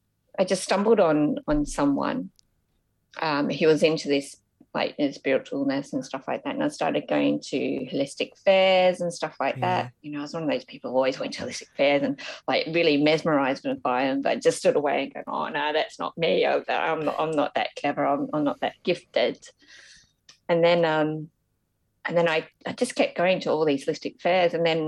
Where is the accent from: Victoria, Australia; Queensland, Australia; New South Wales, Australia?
Victoria, Australia; because I grew up in Australia, in Victoria